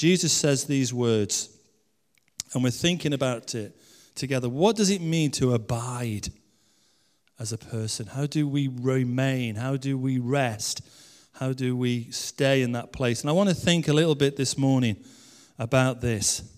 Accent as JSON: {"language": "English", "region": "England", "country": "United Kingdom", "said": "I know it's Sunday. I know we're English. Most of us."}